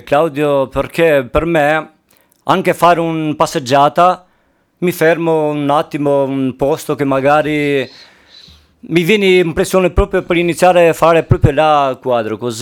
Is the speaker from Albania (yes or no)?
yes; Albania; Italian is a second language; now in Italy; Vengo da Albania.